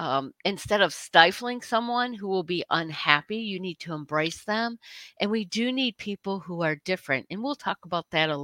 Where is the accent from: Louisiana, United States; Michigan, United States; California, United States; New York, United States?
Michigan, United States; I'm a Yankee and she sounds like a Southerner. And we're both from Michigan. And I'm like, that's right. I'm a Yankee. Always will be. Don't matter where I live.